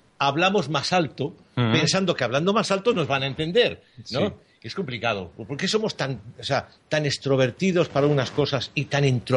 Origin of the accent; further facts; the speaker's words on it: Spain; somos un país que vamos fuera y enseguida se nota que somos españoles